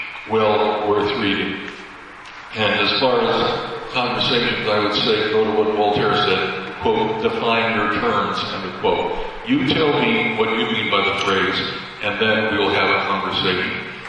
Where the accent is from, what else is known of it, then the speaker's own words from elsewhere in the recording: Bethlehem, Pennsylvania, United States; Well, he spoke there at Bethlehem, Pennsylvania, my hometown, and I asked him what he thought about it.